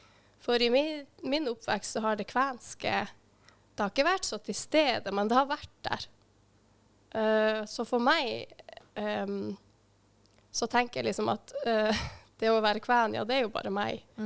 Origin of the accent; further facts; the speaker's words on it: Reisadalen, Troms, Norway; oppe i Reisadalen, der jeg er fra, er det ok.